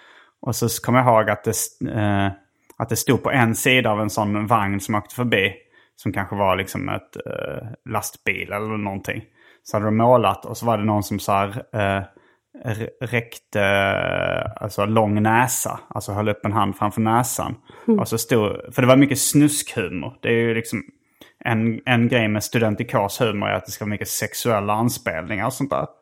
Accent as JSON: {"language": "Swedish", "town": "Lund", "region": "Skåne", "country": "Sweden", "tie": "born or raised there", "said": "jag har vuxit upp i Lund som en universitetsstad."}